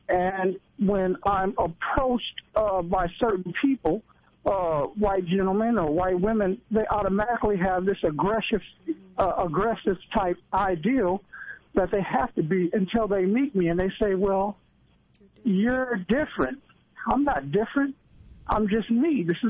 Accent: Olathe, Kansas, United States; I'm from Olathe, Kansas.

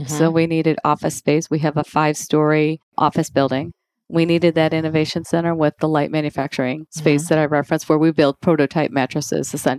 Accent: Chicago, Illinois, United States; now in Atlanta, United States; I'm originally from Chicago, and we've moved around the country a bit for my different professional opportunities, and thrilled to be in Atlanta.

